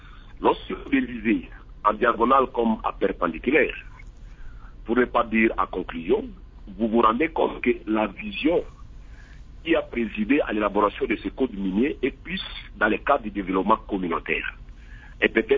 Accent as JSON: {"language": "French", "town": "Bunia", "region": "Ituri", "country": "DR Congo", "said": "je donne le cours de fiscalité à l'université, chez nous, à Bounia, comme à Mangui, partout là où je passe"}